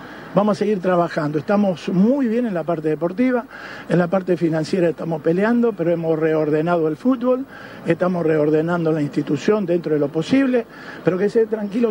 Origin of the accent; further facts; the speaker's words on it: Ñuble, Chile; Competidor no, porque somos todos de Ñuble, él es más de Ñuble a lo mejor que yo.